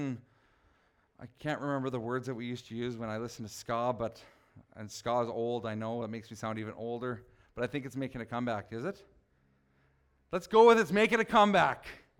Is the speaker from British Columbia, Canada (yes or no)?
no; Prince Albert, Saskatchewan, Canada; So I grew up in Prince Albert, as most of you know, until junior high.